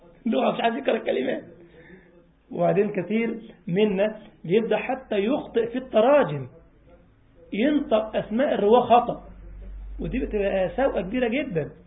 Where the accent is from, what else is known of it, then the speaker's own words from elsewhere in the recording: Egypt; زي اخ الله يبارك له، عندنا برضو في مصر، هو اخي ما شاء الله مجتهد في طلب العلم على خير يعني